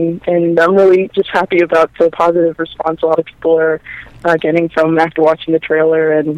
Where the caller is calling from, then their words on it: New Jersey, United States; I'm actually calling you guys from Northern New Jersey, and so I'm calling from the East Coast